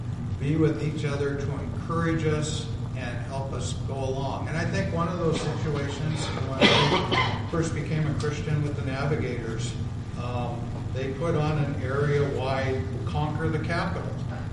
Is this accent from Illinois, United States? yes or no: no; Olympia, Washington, United States; because I grew up here in Olympia, Washington. This is supposedly my home